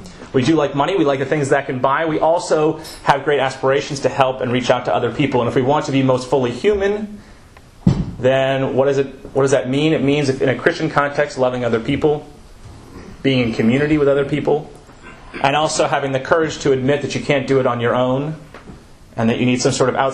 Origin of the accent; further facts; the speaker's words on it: Massachusetts, United States; So I came from the Northeast. In the Northeast, we do high school very differently. I came from Massachusetts. And in Massachusetts, private schools are a big thing.